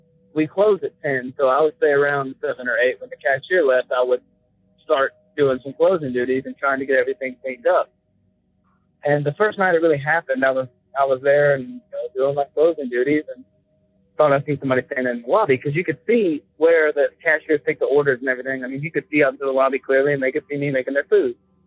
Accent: Alabama, United States; I'm from Alabama.

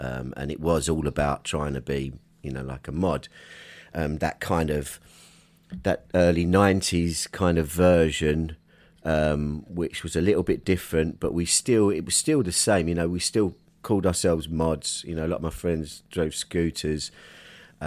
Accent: London, United Kingdom; growing up in London

